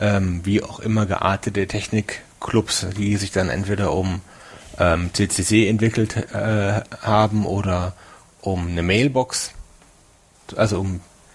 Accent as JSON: {"language": "German", "region": "North Rhine-Westphalia", "country": "Germany", "said": "Ich komme aus Nordrhein-Westfalen."}